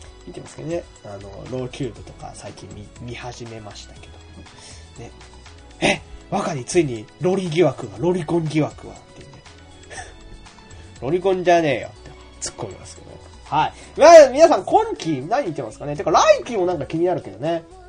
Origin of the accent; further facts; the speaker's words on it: Sapporo, Hokkaido, Japan; でもうちの実家はなんかあれみたいで、そう。見れないんですよ。札幌に帰らないでも見れないんですよ。